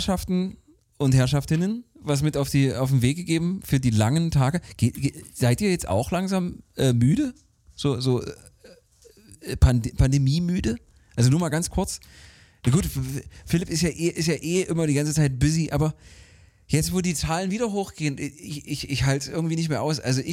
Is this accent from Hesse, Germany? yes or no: no; Dresden, Saxony, Germany; meiner alten Heimat in Dresden